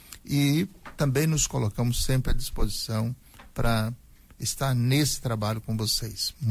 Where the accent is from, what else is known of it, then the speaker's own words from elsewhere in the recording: Goiás, Brazil; Eu que sou lá do Goiás, do meião do Goiás, eu sei o que é ouvir a Rádio Aparecida desde criancinha